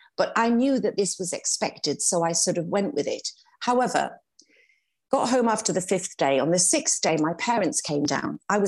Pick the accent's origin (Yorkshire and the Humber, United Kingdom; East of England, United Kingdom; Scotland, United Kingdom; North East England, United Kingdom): North East England, United Kingdom; Newcastle; now in Cheshire, United Kingdom; we live between Cheshire and London. So we've got a place in London and we live in Cheshire. So I'm from Newcastle